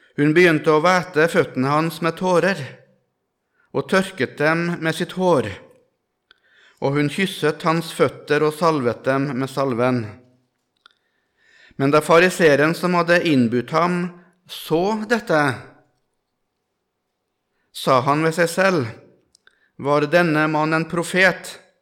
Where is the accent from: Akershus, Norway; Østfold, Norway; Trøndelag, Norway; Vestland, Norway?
Trøndelag, Norway; Melhus; Jeg er fra Trøndelag, fra Melhus i Trøndelag.